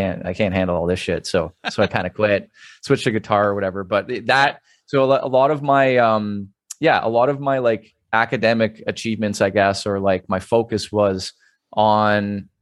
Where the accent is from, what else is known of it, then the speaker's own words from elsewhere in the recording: Sudbury, Ontario, Canada; So I grew up in Sudbury, which is about 4 hours north of Toronto.